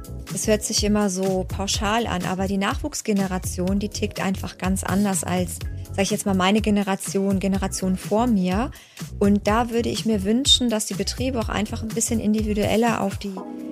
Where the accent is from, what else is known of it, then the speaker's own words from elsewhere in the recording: Sinzig, Rhineland-Palatinate, Germany; von Schreiben fürs Handwerk. Ich komme aus Sinzig